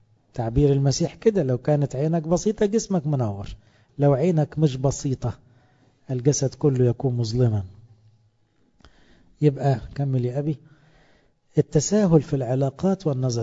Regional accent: Cairo, Cairo Governorate, Egypt; وطبعا احنا عندنا في القاهرة ما بقولكوش بقى على طرة الصيام وعلى الغلاوة

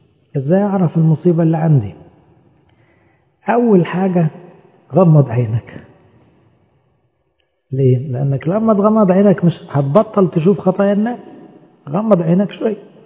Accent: Egypt; كان عندنا في مصر شعار اسمه إيه؟ انظر حولك.

